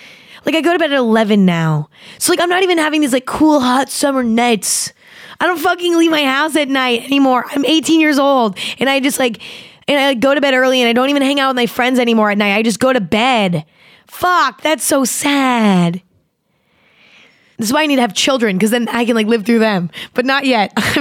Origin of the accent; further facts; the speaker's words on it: California, United States; Like summer in like California, because I grew up in California, okay, is like, it's great, but it's also like really boring because there's like not a lot of nature, at least where I grew up anyway.